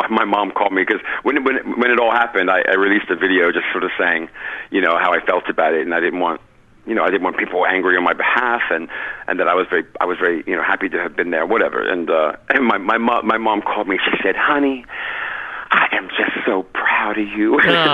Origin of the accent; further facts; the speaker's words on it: United States; I look, as an American, I was there when